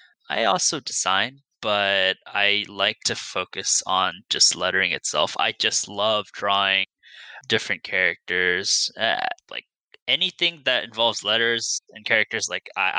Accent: San Jose, California, United States; So I grew up in San Jose originally, and I was just a kid in kind of like a suburban area with an Asian mom

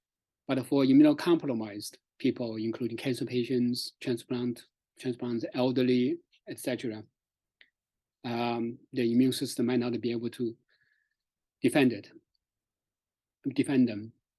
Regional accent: China; English is a second language; moved away as an adult; now in Canada; I grew up in China.

